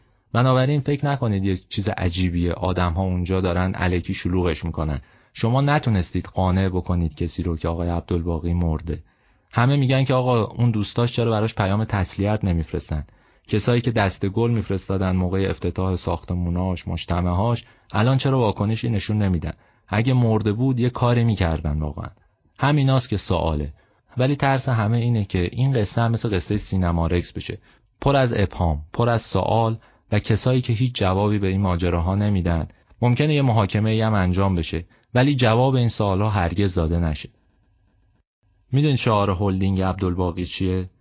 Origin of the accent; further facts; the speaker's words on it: Abadan, Khuzestan, Iran; اینو به عنوان یه آبادانی بهتون نمیگم،